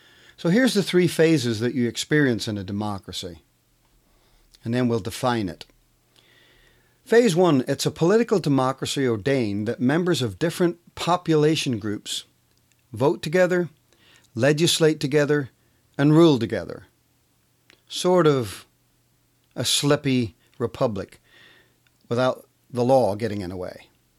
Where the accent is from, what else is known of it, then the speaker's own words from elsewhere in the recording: Northern Ireland, United Kingdom; now in United States; I cared for those who had hardened themselves into the violent voice of the tribe while growing up in Northern Ireland.